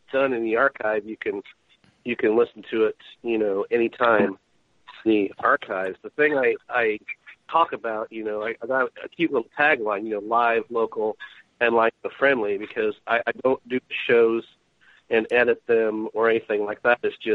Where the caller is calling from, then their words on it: Beardstown, Illinois, United States; Well, we got a place that cuts up and kills a hog or two, and let's see, what else have we got going on here?